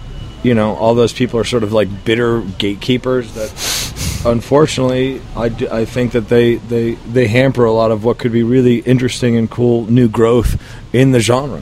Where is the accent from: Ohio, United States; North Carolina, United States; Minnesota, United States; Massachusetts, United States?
Massachusetts, United States; Boston; I grew up in Boston